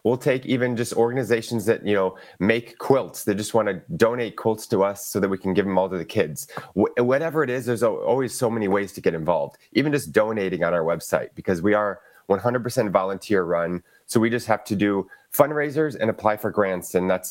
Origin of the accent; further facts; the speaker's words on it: Milwaukee, Wisconsin, United States; And I'm from Milwaukee, so this is my city.